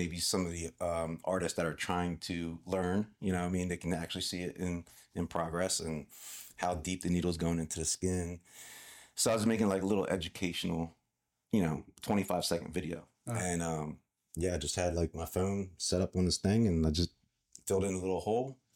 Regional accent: Hamilton, New Jersey, United States; So I grew up in Hamilton, New Jersey.

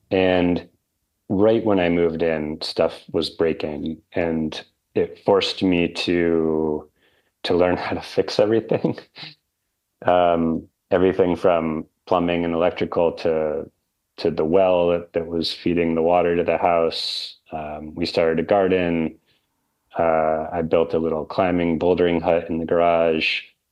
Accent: New England, United States; I grew up in part in New England in September and October when the leaves change

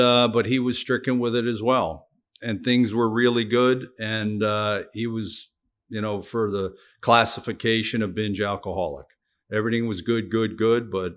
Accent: Norwalk, Connecticut, United States; So I was born and brought up in Norwalk, Connecticut, born in 1960. So, you know, Connecticut in the 60s and 70s, and mom and dad and a younger sister.

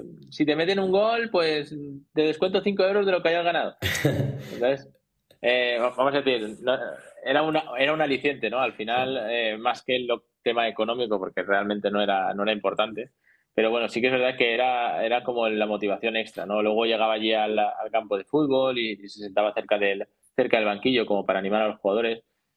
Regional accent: Oliva, Valencian Community, Spain; En mi pueblo, la gran mayoría de mis amigos jugaban a fútbol.

